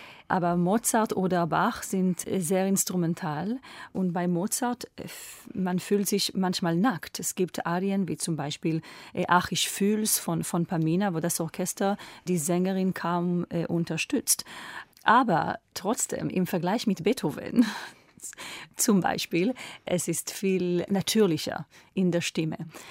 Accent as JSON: {"language": "German", "country": "Israel", "tie": "born there", "second_language": "German", "said": "Und meine Eltern sind schon in Israel geboren und ich bin auch in Israel geboren"}